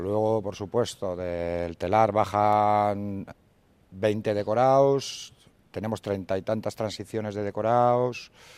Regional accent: Bilbao, Basque Country, Spain; Yo soy de Uribarri

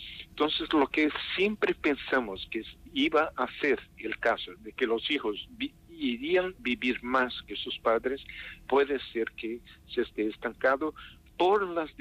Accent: Brazil; Yo como brasileño lo puedo decir, es un horror en realidad lo que se pasa

